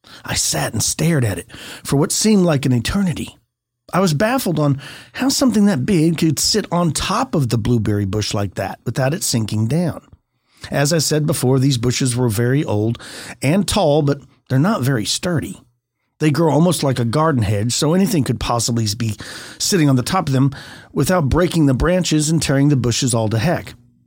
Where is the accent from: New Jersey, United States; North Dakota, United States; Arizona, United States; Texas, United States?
New Jersey, United States; I currently live in central Illinois, but I was born and raised in New Jersey, in the Pine Barrens.